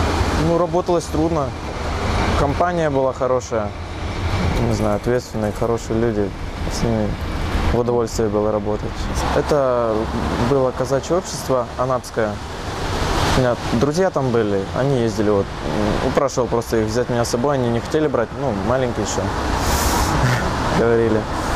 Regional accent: Anapa, Krasnodar Krai, Russia; мне 16 лет. Я из Анапы, Краснодарского края.

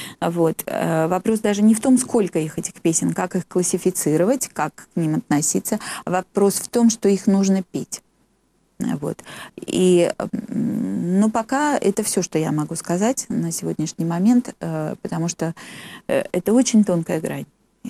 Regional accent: Novosibirsk, Novosibirsk Oblast, Russia; И вот это тоже мой такой родной город и родная церковь. Угу. Там, как член церкви, я родилась в Новосибирске.

